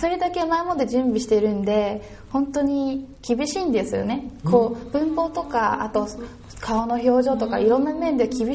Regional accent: Harbin, Heilongjiang, China; Japanese is a second language; now in Shanghai, China; 実家はハルビンの方なんですよ、黒竜工場ので。はい、今大学の方は上海の方で、上海の方で3年間ぐらい生活しています。

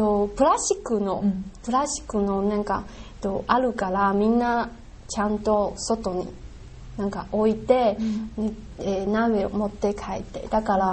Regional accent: Taiwan; now in Japan; 私台湾人同士は捨てるときはちょっと恥ずかしいです

